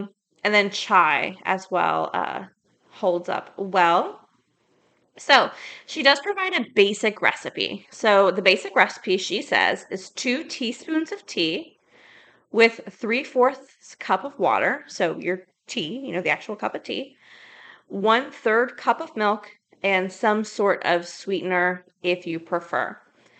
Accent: the South, United States; Just because I grew up in the South, we drink black tea.

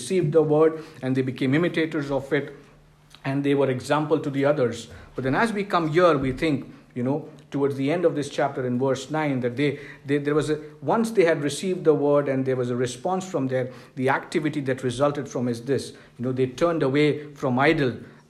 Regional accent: India; because I come from India

